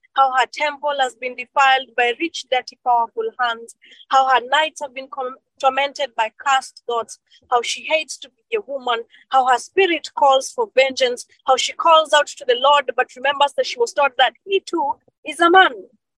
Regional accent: Kenya; first language Kikuyu; English is a second language; I speak three languages, by the way. I speak English, I speak Swahili, and I speak my mother tongue, which is Kikuyu.

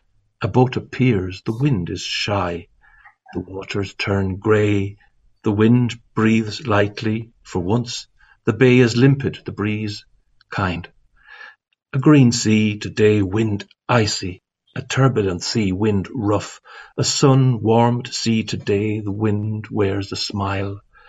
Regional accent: Galway, Connacht, Ireland; And I was brought up in Galway

